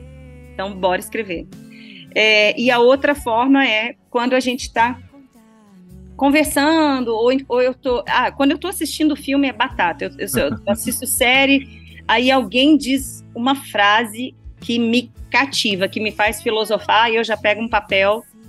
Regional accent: Brazil; Eu amo a língua portuguesa, sou brasileira, não nego que sou brasileira, eu amo a bossa nova.

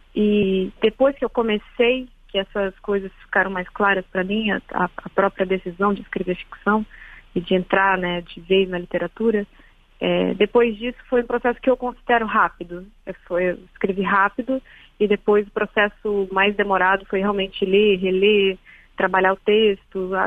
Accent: Sarras, Santa Catarina, Brazil; eu me lembrava muito da minha infância, da minha adolescência em Sarras, que é uma cidade pequena, de Santa Catarina, quer dizer, é distante, mas ecoa, né?

